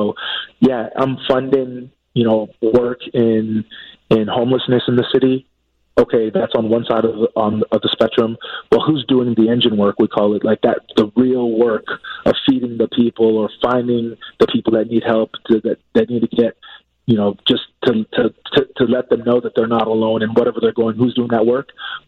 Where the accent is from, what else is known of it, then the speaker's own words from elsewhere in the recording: Chicago, Illinois, United States; So I'm a Chicagoan and I'm an entrepreneur.